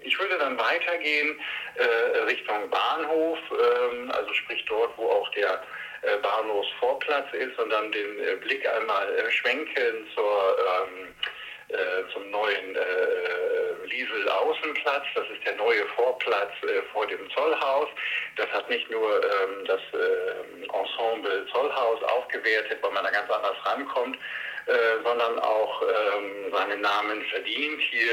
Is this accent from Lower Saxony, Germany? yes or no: yes; Leer, Lower Saxony, Germany; born there; Ich bin gebürtiger Leeraner und wohne mit meiner Partnerin im schönen Stadtteil Heißfelde. Als Vater von 5 Kindern